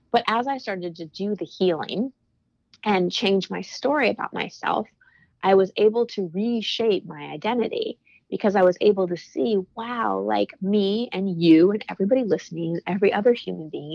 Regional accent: Texas, United States; I took a year of Texas history growing up in Texas.

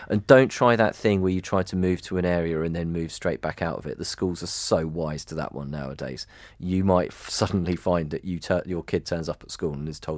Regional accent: Harpenden, East of England, United Kingdom; I know that in the town that I grew up in Harpenden, which has 3 secondary schools

